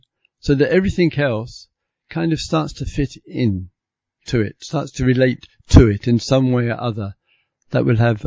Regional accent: United Kingdom; I'm British, you know. We don't go into that.

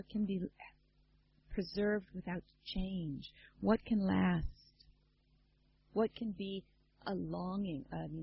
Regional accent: United States; As an American, I'm just not used to seeing cucumbers, tomatoes, and peppers on the breakfast table.

